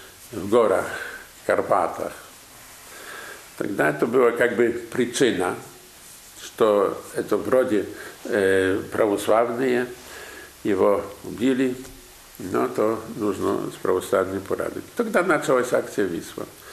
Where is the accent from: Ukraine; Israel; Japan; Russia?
Russia; Siberia; now in Poland; Я сибиряк. Имею даже знак сибиряка. Моя мама родилась в Сибири. Дедушка и бабушка были вывезены на Сибирь.